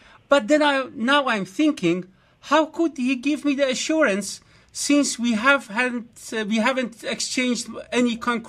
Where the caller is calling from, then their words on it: Amsterdam, North Holland, Netherlands; I'm calling from Amsterdam, Holland.